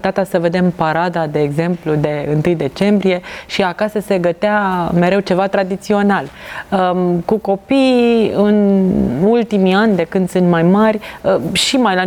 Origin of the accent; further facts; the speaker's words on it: Romania; Și lucrul ăsta transmite ceva frumos despre noi ca români.